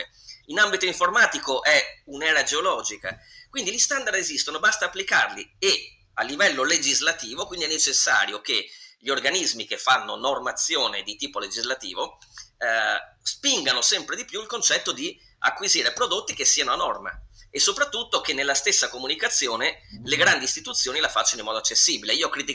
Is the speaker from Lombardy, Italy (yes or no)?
no; Venice, Veneto, Italy; perché io sono veneziano